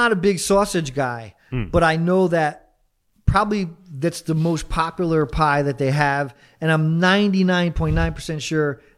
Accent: West Haven, Connecticut, United States; so I grew up in West Haven

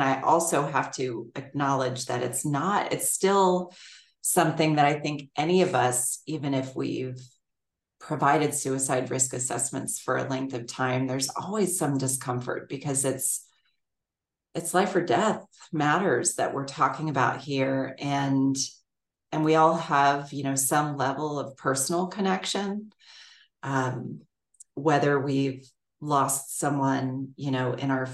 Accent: Alexandria, Virginia, United States; now in Shepherdstown, United States; And I grew up in Alexandria, Virginia. So it was a lot of like suburbs and a lot of friends, a lot of folks that my family was connected to, but I always kind of craved a smaller town existence.

